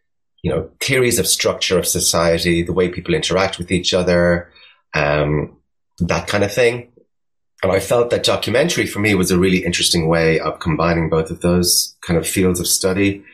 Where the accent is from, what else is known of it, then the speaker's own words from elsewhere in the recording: Dublin, Leinster, Ireland; now in Brooklyn, United States; Yeah, so I grew up in Dublin, but ended up, and I'm living in Brooklyn.